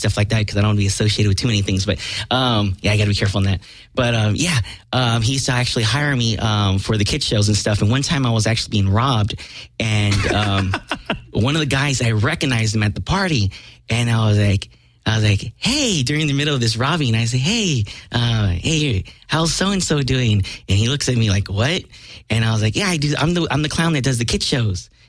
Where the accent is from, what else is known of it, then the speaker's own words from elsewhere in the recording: Watts, California, United States; because I grew up in Watts.